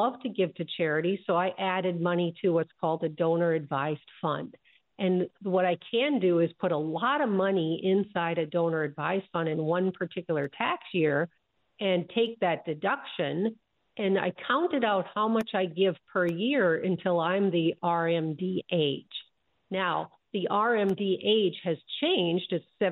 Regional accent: Minnesota, United States; Most people are, well, we're from Minnesota, right? They're just very giving people, not saying that other states aren't

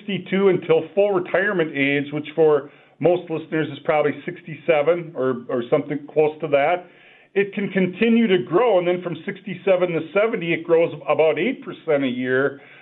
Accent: Olivia, Minnesota, United States; So a lot of people that listen to the show know that I grew up in Olivia, Minnesota, in the heart of Renville County, in the heart of farmland.

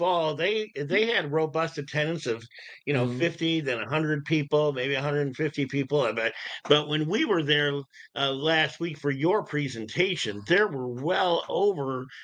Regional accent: Detroit, Michigan, United States; our city, my hometown

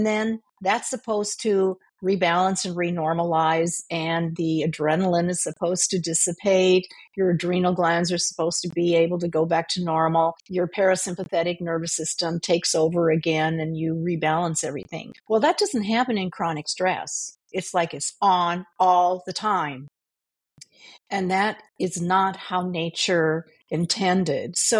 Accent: South Dakota, United States; I grew up in South Dakota around farmers

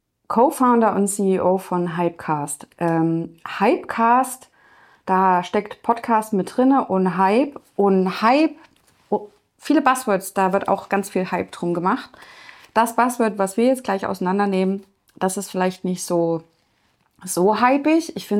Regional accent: Jena, Thuringia, Germany; Bei uns in Jena gibt es Ingwerlikör, selbst gemacht.

